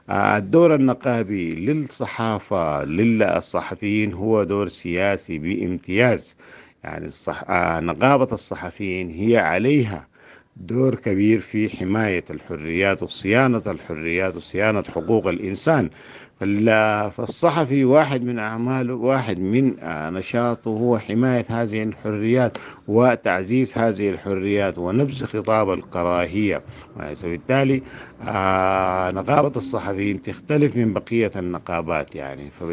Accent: Sudan; نحن كصحفيين سودانيين

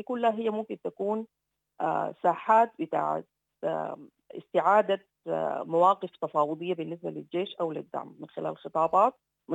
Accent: Sudan; احنا كسودانيين

